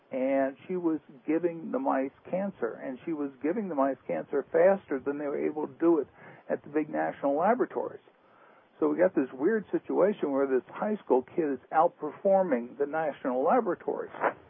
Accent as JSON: {"language": "English", "town": "New Orleans", "region": "Louisiana", "country": "United States", "said": "because I'm from New Orleans, and I was in New Orleans at the time in the 1960s"}